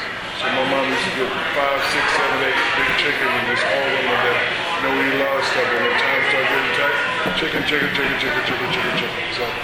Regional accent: East Coast, United States; So even though I'm from the East Coast, everything grew down the southern.

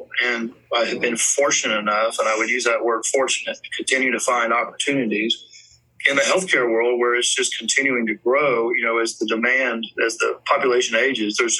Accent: Fort Worth, Texas, United States; Yeah, so Texas is home, born and raised in Fort Worth and Johnson County, where we have a horse farm.

